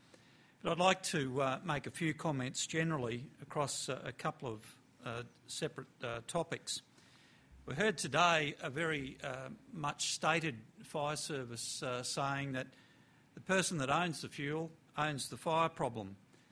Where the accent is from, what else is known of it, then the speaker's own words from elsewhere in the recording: Queensland, Australia; As you've heard, I'm from Queensland